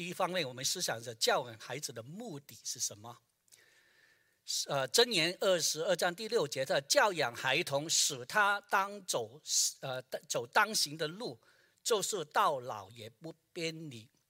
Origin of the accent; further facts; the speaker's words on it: Guangdong, China; 是我们广东人会讲的，3岁从小会定这个性格